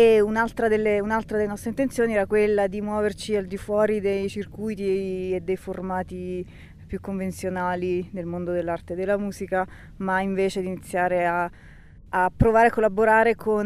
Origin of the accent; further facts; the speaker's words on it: Rome, Lazio, Italy; io invece mi occupo prevalentemente di sound art e musica e sono di Roma.